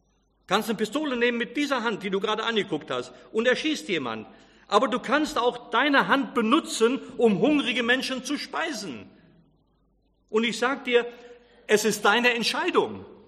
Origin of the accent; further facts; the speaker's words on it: Rhineland, Germany; wie man bei uns im Rheinland sagt, die haben das verdorben, versemmelt